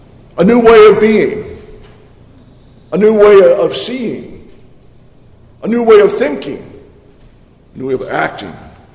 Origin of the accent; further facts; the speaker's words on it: Ellwood City, Pennsylvania, United States; when I was growing up in Elwood City, there was U.S. Steel there.